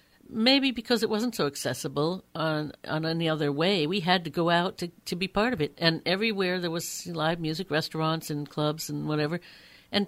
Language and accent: English; Lexington, Massachusetts, United States; I grew up in Lexington, by the way, in Massachusetts. That's why I was influenced by that old Boston-Cambridge place